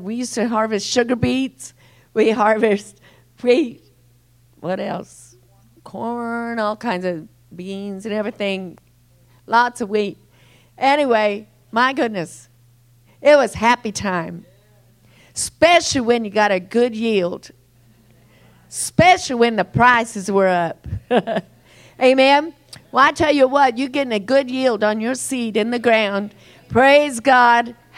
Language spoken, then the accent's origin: English; Colorado, United States; I come from Eastern Colorado, where there's miles and miles and miles of miles and miles of land, flat land.